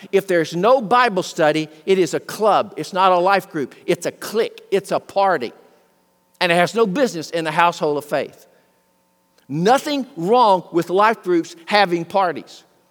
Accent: Arkansas, United States; I was born and raised in South Arkansas. It's so much like East Texas, it was almost like not moving.

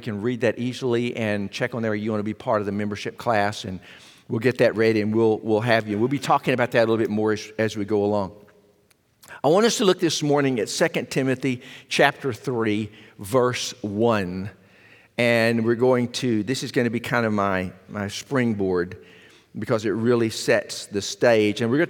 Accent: Arkansas, United States; It's no chance that I'm here, that I relocated from South Arkansas and came this way.

